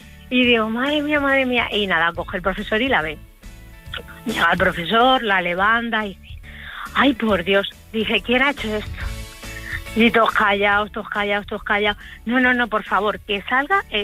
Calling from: San Sebastián de los Reyes, Community of Madrid, Spain; Desde Madrid, de San Sebastián de los Reyes.

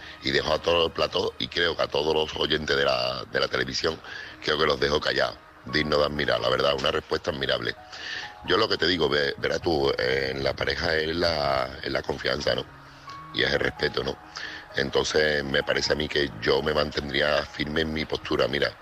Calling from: Seville, Andalusia, Spain; corresponsal de Sevilla

